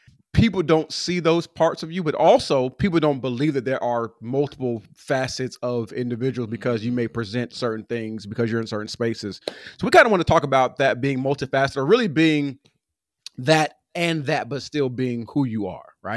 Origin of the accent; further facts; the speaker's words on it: Pomona, California, United States; Like I'm from Pomona, California.